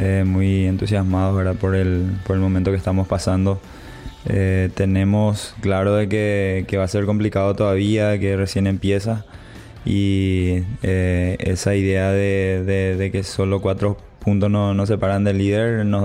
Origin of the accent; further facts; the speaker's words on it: Juan E. O'Leary, Alto Paraná, Paraguay; also born or lived in Ciudad del Este; yo soy de Alto Paraná, una ciudad cercana a Ciudad del Este, se llama Juan Oleari, pero prácticamente viví mucho tiempo ahí en Ciudad del Este